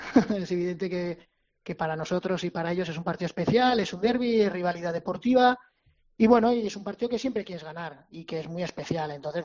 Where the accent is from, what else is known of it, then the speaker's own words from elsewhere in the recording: Navarre, Spain; yo soy muy muy cabezón como buen navarro